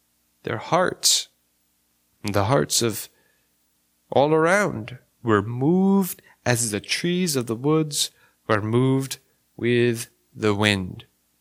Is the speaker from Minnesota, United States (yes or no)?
no; Rhode Island, United States; Where I grew up in Rhode Island as a kid, there was this patch of woods next to our property that was owned by family